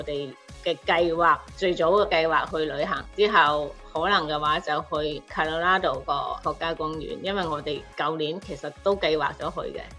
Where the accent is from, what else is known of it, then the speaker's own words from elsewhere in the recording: Zhongshan, Guangdong, China; now in United States; 我系响中国广东中山长大的，我是2008年7月移民来到美国，到美国已经13年了。